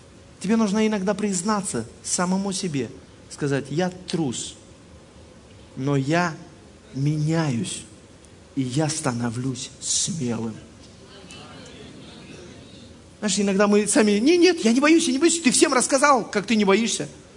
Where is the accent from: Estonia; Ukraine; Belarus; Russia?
Ukraine; Odesa, Odesa Oblast; извините, я из Одессы приехал